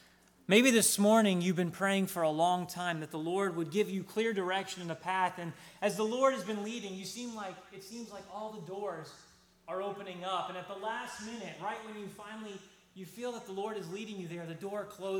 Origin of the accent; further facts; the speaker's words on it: Nashville, Tennessee, United States; I am from Nashville, Tennessee